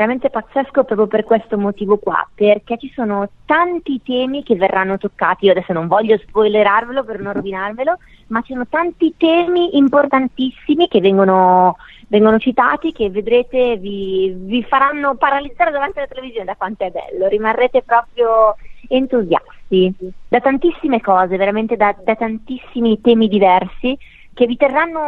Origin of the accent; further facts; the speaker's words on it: Lombardy, Italy; accent: Milanese; mi hanno voluto lasciare il mio accento, come puoi sentire, un po' milanese per non snaturarmi